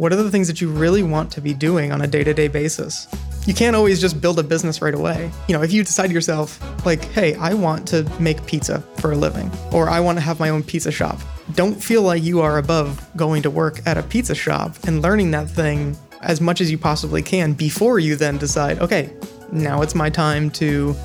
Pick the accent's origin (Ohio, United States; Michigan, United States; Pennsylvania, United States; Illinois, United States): Ohio, United States; Cleveland; now in Columbus, United States; So that's kind of a good spot to kind of start my story, because I grew up in Cleveland area.